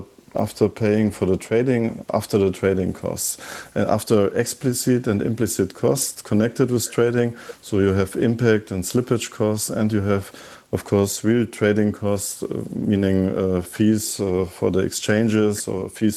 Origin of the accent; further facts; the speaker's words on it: Germany; accent: German; English is a second language; So my accent is, I guess, even stronger German than yours.